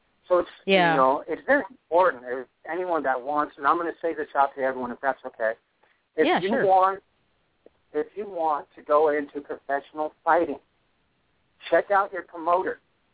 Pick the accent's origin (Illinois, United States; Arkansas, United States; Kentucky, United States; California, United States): California, United States; Los Angeles; I grew up in Los Angeles, so every weekend that I could get, that I had the money to go down to Venice Beach, this was back in the 80s